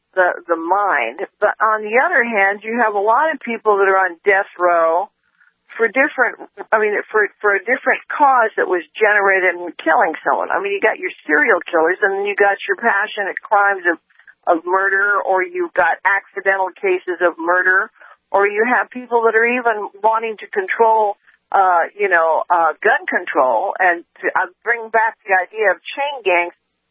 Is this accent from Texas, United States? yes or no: yes; Texas, United States; You know, I'm from Texas, so I'm pro the death penalty